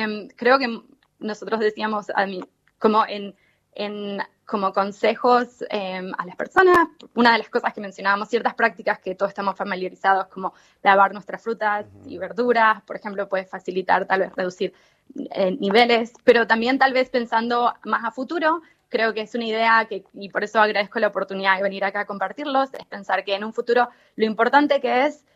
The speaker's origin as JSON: {"language": "Spanish", "region": "Mendoza", "country": "Argentina", "said": "soy mendocina, sí, pero estudié en Quilmes, en Buenos Aires."}